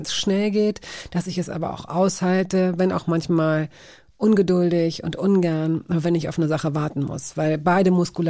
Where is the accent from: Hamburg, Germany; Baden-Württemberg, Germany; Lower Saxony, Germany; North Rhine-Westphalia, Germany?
Lower Saxony, Germany; Hanover; ich komme selbst aus Hannover